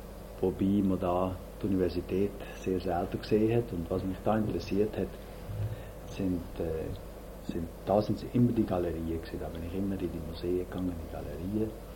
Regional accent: Saas-Grund, Valais, Switzerland; Ich bin in Saas-Grund geboren und bin dann in die Schule gegangen bis zur 5. Klasse. Nachher bin ich nach Immensee ins Kollegium gegangen.

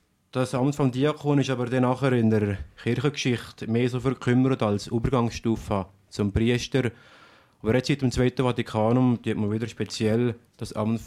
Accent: Visp, Valais, Switzerland; Also ich bin 1969 hier in Visp geboren, habe meine Primarschule in Stalden, Visp und am Schluss in Nadersch besucht.

